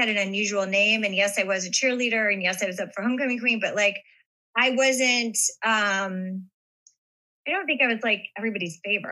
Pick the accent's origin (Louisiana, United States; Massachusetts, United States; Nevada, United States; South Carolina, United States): Nevada, United States; Las Vegas; So I grew up as a performer. I grew up in Vegas, and I always, dancing was my like first love.